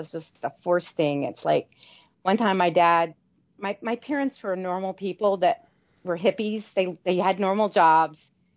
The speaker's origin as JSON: {"language": "English", "region": "Virginia", "country": "United States", "tie": "born or raised there", "said": "I grew up and went near Williamsburg, and colonial things speak to me and old things speak to me."}